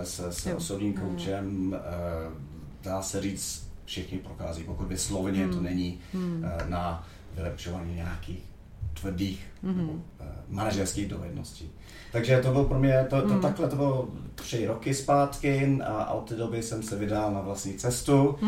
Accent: London, United Kingdom; born there; Czech is a second language; Ale narozený jsem v Londýně anglickému tatínkovi, český mamince, která emigrovala v roce 68. Ovšem tam nikdy jsme nemluvili doma česky, táto neuměl.

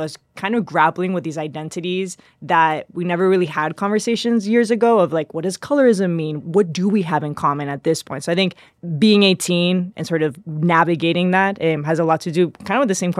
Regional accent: Madrid, Community of Madrid, Spain; moved away as an adult; also born or lived in Miami; And then I grew up in Madrid where, again, your identity was very much seen through this like Eurocentric lens. Then imagine you leave that bubble, you go to New York City.

